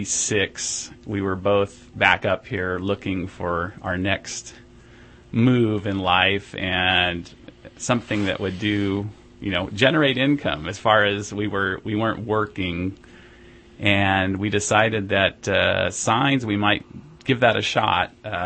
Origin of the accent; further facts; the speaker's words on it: California, United States; also born or lived in Redding; I was born in Southern California and lived in a couple different places in Central and Southern California, and my mom decided she wanted to come back home and got a job offer in about 75.